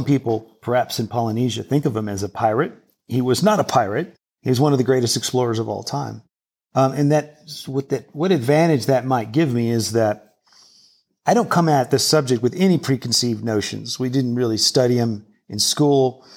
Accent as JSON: {"language": "English", "country": "United States", "said": "I do think I have one advantage as an American, which is that here in America, we don't know anything about Captain Cook."}